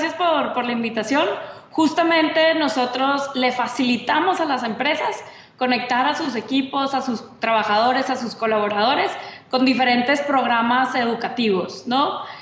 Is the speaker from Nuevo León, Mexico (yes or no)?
yes; Monterrey, Nuevo León, Mexico; crecimos jugando fútbol juntas en Monterrey, en México.